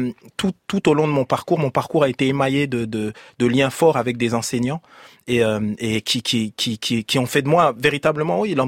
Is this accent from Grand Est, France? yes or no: yes; Strasbourg, Grand Est, France; Strasbourg, ma ville. Strasbourg, je suis un enfant du pays.